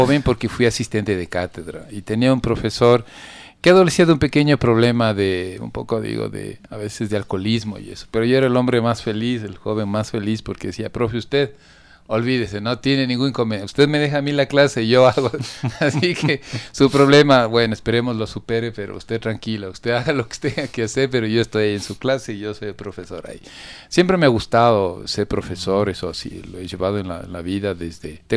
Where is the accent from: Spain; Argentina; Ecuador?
Ecuador; Quito, Pichincha; Yo soy quiteño y a los quiteños nos encanta el locro quiteño.